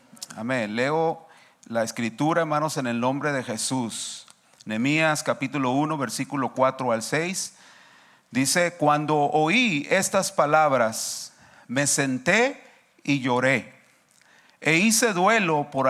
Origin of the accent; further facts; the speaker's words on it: Mexicali, Baja California, Mexico; soy originario de Mexicali, pero ya tengo aquí 20 años en este valle